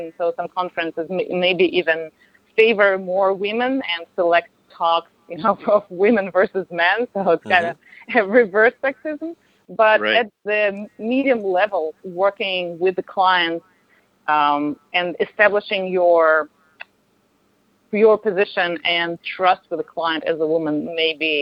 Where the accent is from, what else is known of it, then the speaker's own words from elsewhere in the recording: Russia; moved away; also born or lived in Europe / United States; So, I'm from Russia originally. I worked in Europe. I worked in the U.S.